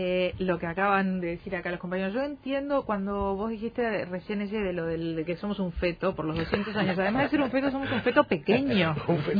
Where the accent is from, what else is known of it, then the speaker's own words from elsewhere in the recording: Uruguay; esa obsesión por la identidad y por encontrar algo que nos una como uruguayos